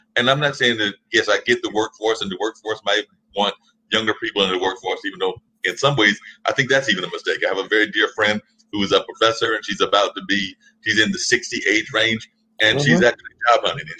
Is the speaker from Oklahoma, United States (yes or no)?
no; Warrenton, North Carolina, United States; Yes, I know about rural life because I grew up in Warrenton, North Carolina.